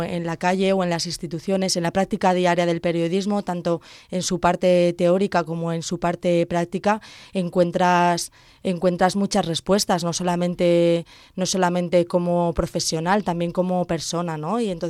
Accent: Pinoso, Valencian Community, Spain; hacer un programa de radio en mi pueblo, en Pinoso, yo soy de Pinoso

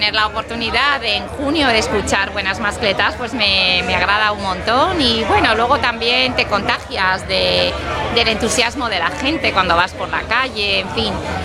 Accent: Valencia, Valencian Community, Spain; moved away; Sí, yo soy de Valencia, pero ya llevo 30 años viviendo aquí

